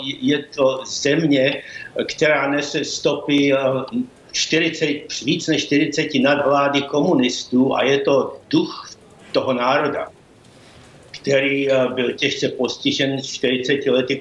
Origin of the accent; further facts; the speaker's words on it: Prague, Czechia; born there; Já jsem se narodil v Praze